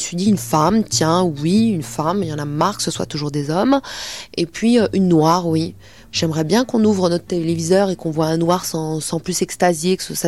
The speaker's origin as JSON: {"language": "French", "country": "France", "said": "Mais moi, je suis française. Et c'est nous, la France. On est français."}